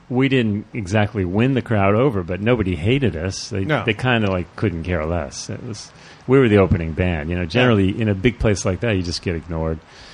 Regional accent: Boston, Massachusetts, United States; also born or lived in New York; I grew up, I was born in New York, but we lived in Boston.

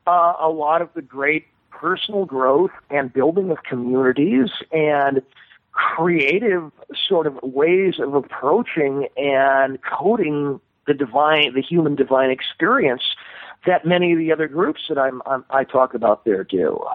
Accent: Santa Monica, California, United States; No, I grew up in Santa Monica.

